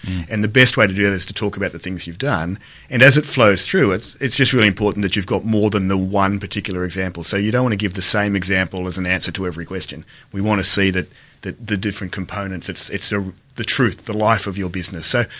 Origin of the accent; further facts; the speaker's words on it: Dubbo, New South Wales, Australia; given that I grew up in Dubbo, and I'm pretty sure that at that point I didn't know anyone who wore a suit or carried a briefcase.